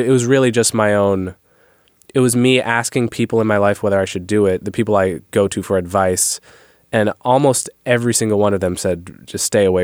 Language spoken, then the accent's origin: English; Montclair, New Jersey, United States; Montclair, New Jersey.